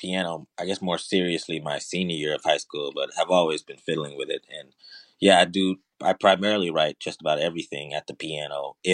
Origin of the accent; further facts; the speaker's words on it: Chicago, Illinois, United States; It was, I mean, I think my time growing up in Chicago, a lot of our education was based on these different jazz institutes.